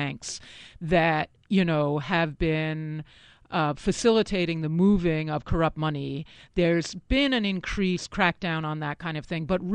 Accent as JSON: {"language": "English", "town": "Boston", "region": "Massachusetts", "country": "United States", "tie": "born or raised there", "said": "I mean, I grew up in the Boston area in New England, and so we were always really proud of our, you know, 18th century past."}